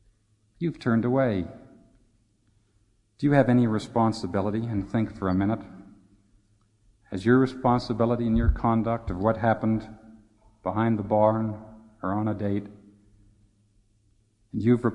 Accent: New York, United States; As a boy from New York, I could not understand that.

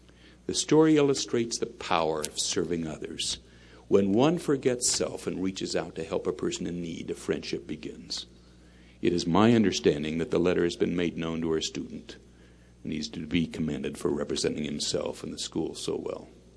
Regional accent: California, United States; I explained to him that I was from the California Bay Area, and this type of thing was just unheard of.

